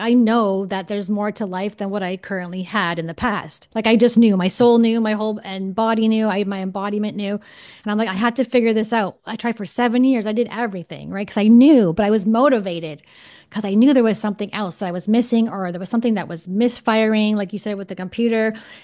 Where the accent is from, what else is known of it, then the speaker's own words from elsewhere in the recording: Toronto, Ontario, Canada; I'm from Toronto, right?